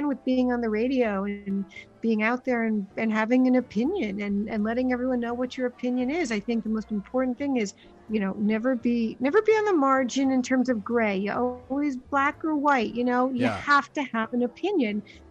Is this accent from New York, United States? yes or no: yes; New York, United States; You are the one that had the New York listeners, and I'm a New Yorker. And it's like being on your show, I feel like I've come home, you know?